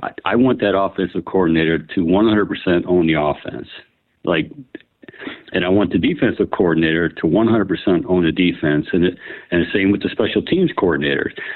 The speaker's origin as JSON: {"language": "English", "town": "Cleveland Heights", "region": "Ohio", "country": "United States", "tie": "born or raised there", "said": "Hey, so just to let you know, I was you know, born and raised in Cleveland Heights."}